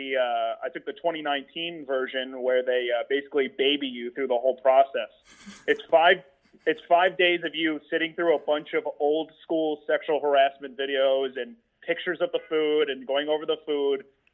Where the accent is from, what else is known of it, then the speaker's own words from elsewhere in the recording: Florida, United States; I grew up in South Florida. I'm not eating a Cuban sandwich from the Cheesecake Factory.